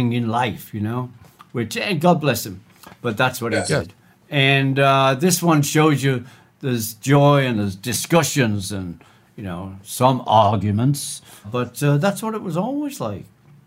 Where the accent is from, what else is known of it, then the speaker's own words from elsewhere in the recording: Liverpool, North West England, United Kingdom; We're from Liverpool.